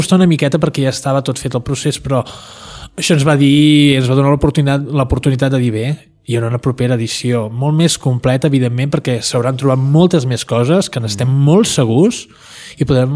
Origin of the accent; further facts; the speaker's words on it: Piera, Catalonia, Spain; soc de Piera